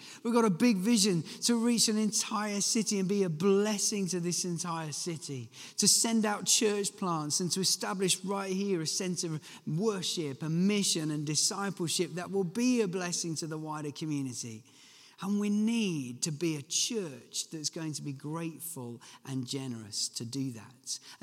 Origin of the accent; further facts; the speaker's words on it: United Kingdom; especially because we're British